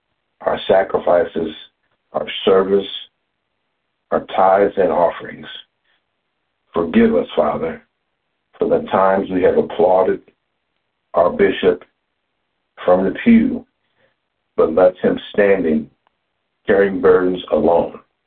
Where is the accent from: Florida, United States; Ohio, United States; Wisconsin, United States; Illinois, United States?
Ohio, United States; Lincoln Heights; I come to you from Lincoln Heights, Ohio